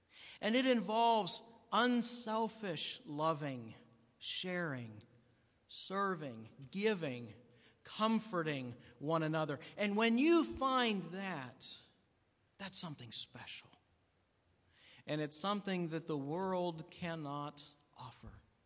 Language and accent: English; Ohio, United States; The church that I grew up in Ohio, we had our own slogan.